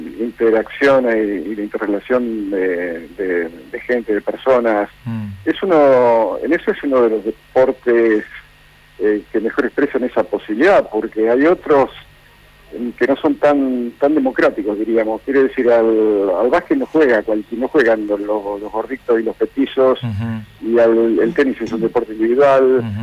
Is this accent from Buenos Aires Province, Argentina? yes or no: yes; Lincoln, Buenos Aires Province, Argentina; moved away as an adult; yo me fui a Europa desde Lincoln, que es mi ciudad de origen, en la provincia de Buenos Aires, recién casado, con mi esposa que era jugadora de tenis, sin conocer a nadie y sin billete de vuelta, porque como yo vivía muy bien en Lincoln